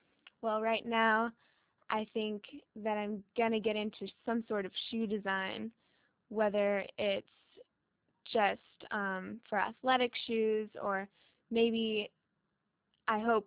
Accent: San Diego, California, United States; I was born and raised in San Diego. My parents both went to San Diego State.

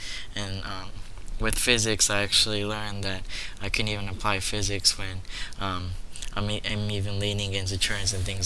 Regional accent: San Diego, California, United States; I was born and raised in San Diego.

